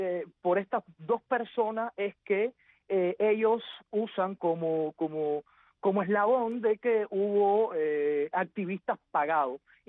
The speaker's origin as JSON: {"language": "Spanish", "region": "Villa Clara", "country": "Cuba", "said": "es de mi tierra, Villaclareño."}